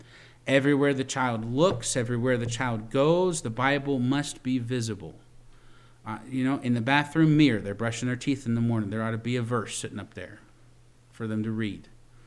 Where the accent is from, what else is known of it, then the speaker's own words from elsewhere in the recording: Virginia, United States; I come from the East Coast in Virginia. I grew up and I went to a Christian school.